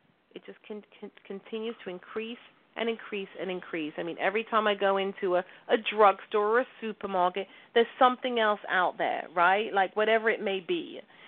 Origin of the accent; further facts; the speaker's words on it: London, United Kingdom; even living and growing up in London